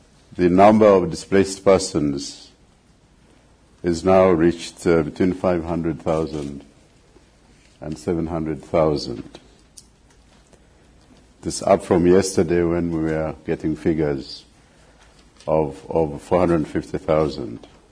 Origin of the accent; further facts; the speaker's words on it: Uganda; now in United States; And I'm also from Uganda, a visiting fellow.